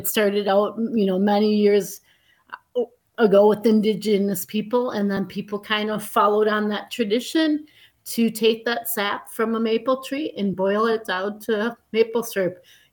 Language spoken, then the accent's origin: English; Green Bay, Wisconsin, United States; I'm from the Green Bay area